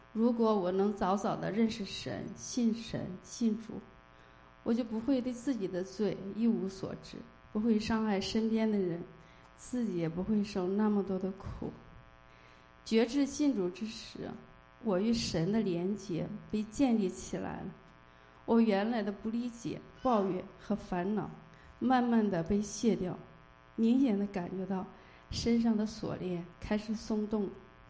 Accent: Nanyang, Henan, China; moved away as an adult; now in Toronto, Canada; ，我老家是河南南阳，我是2022年5月来多伦多，现在在 AMD 做芯片验证工作。我的先生王鑫，他也是河南南阳人，我们老乡

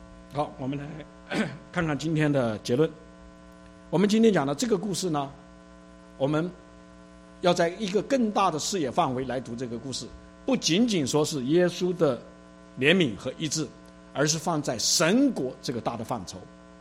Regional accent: China; 神今天使用我们中国人成为普世宣教的主力军。

